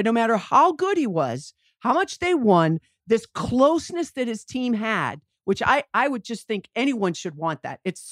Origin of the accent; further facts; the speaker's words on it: Westwood, Massachusetts, United States; Like I grew up in Westwood, Massachusetts, and our high school team didn't lose a league game for like, I don't know, 15 years or something.